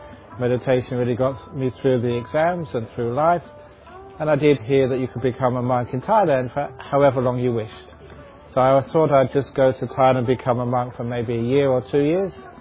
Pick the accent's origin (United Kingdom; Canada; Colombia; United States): United Kingdom; London; born there; Yeah, I was born in London in 1951.